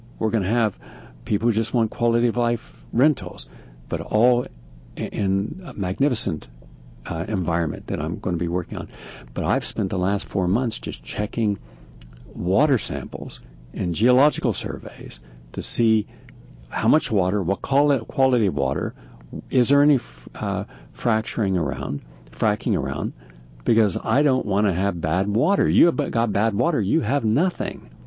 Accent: West Virginia, United States; In West Virginia, my home state, a once lushly forested area, has been transformed into a dead zone.

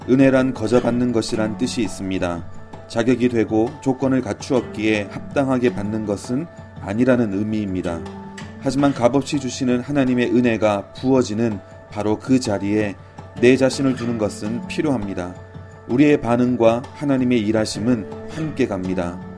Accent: South Korea; now in United States; 제가 한국 사람이고 한국에서 왔다는 걸 알면은

